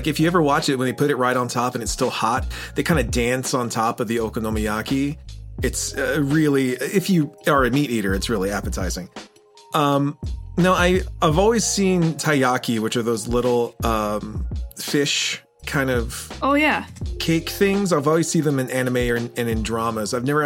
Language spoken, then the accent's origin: English; the South, United States; Sure. Oh, I'm American and from the South. I know exactly what you're talking about.